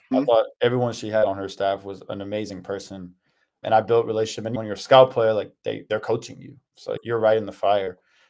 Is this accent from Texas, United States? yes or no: yes; Houston, Texas, United States; So I grew up in Houston, loved basketball, played high school, AAU.